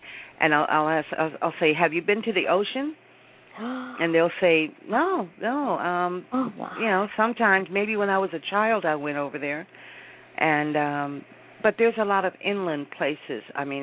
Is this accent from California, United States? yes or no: yes; California, United States; You know, but, you know, I grew up in California.